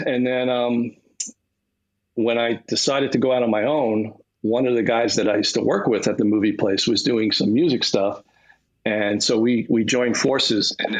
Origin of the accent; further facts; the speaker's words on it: Brooklyn, New York, United States; Well, I grew up in Sheepshead Bay and to put that in context, Sheepshead Bay was South Brooklyn.